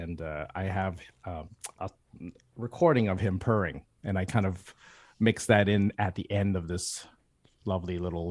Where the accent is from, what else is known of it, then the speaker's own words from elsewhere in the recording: Canada; I'm both Canadian, North American, and I'm also Chinese.